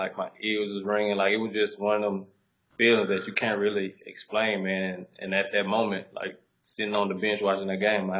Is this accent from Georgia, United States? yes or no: yes; Cordelia, Georgia, United States; born there; So, I was born in Cordelia, Georgia, which is maybe 2 hours south of Atlanta. A real small country town, not a lot of opportunities.